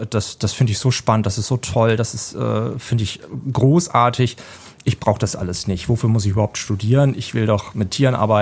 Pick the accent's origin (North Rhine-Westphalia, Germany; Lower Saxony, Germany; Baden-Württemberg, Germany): Lower Saxony, Germany; Osnabrück; ich komme ja auch aus Osnabrück